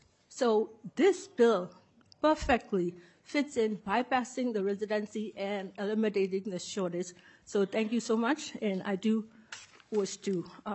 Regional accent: Myanmar; moved away as an adult; now in United States; I'm a physician from Burma. And I'm here to support Bill 1913. I came to the United States many, many years ago, joining my parents.

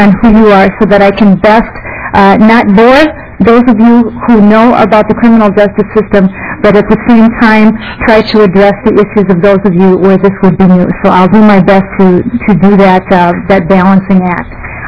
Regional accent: Blooming Prairie, Minnesota, United States; We have a high school teacher in my hometown of Blooming Prairie

